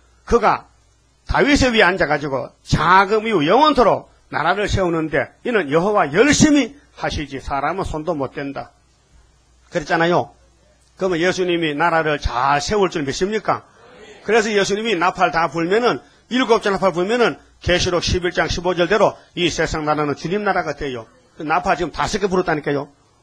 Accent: Gyeongsang, South Korea; 난 경상도에서 왔다니까요.

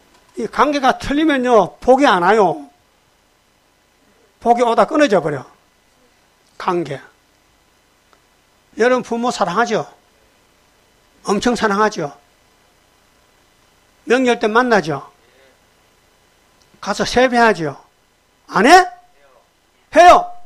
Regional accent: Uiseong, North Gyeongsang, South Korea; 내 고향이 경상북도 의성이거든.

